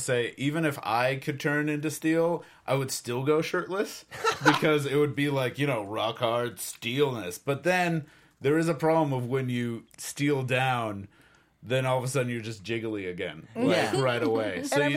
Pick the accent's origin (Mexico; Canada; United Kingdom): United Kingdom; No one will know that I am British if I talk like this.